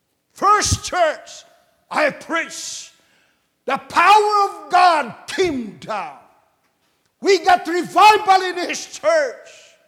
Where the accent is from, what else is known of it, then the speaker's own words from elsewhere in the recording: Philippines; And he said, from what country? I said, I'm from the Philippines.